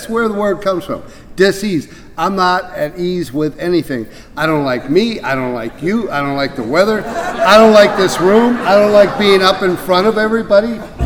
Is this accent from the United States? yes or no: yes; Wisconsin, United States; I am from the Badgerland area in the Wisconsin region.